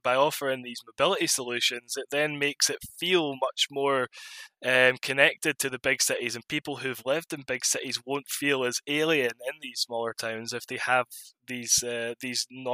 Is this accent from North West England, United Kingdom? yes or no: no; Scotland, United Kingdom; Yes, I'm from Scotland, yeah.